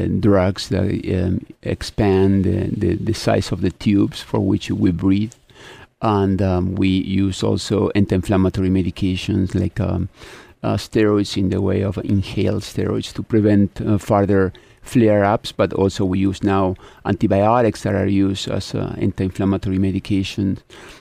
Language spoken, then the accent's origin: English; Argentina; moved away as an adult; now in United States; I am originally from Argentina. Been here for a long time, but born in Argentina.